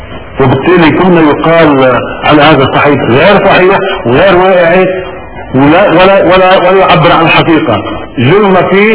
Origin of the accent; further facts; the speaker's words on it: Lebanon; انا مواطن لبناني عادي … ما لي علاقة بالسياسة.